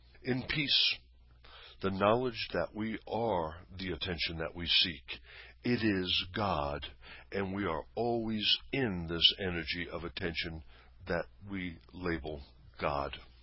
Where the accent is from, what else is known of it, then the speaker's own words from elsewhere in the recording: United States; As an American, the idea that bigger is better is very common.